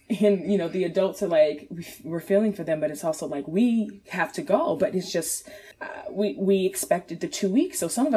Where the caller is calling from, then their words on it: Chesapeake, Virginia, United States; I am calling from Chesapeake, Virginia.